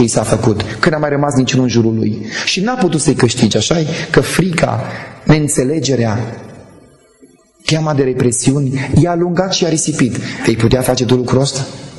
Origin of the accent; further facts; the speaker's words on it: Moldavia, Romania; Că rădăcinile mele sunt aici, în Moldova.